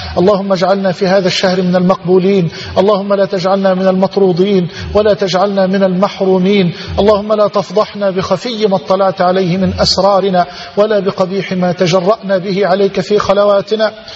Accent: Egypt; اللهم اجعل بلدنا مصر واحة للأمن والأمان

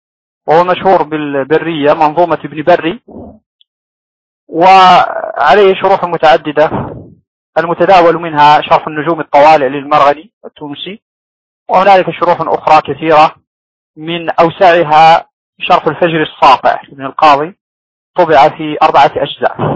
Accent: Morocco; لأحد الشيوخ عندنا في المغرب

